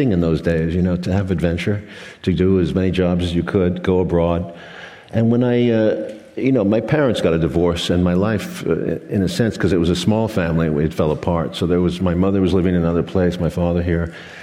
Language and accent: English; New York City, New York, United States; So to me, as a New Yorker, cold and clustered little buildings and small apartments, it seemed like a dream.